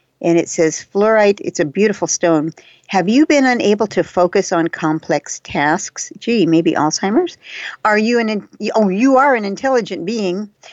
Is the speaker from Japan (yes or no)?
yes; Japan; first language Japanese; English is a second language; I was raised in Japan, and that's my first language, is Japanese.